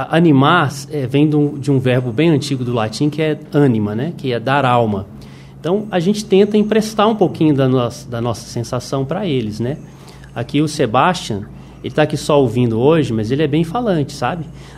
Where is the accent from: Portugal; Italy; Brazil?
Brazil; Ribeirão das Neves, Minas Gerais; Na real, eu sou de Ribeirão das Neves, que é uma cidade do lado de BH, região metropolitana.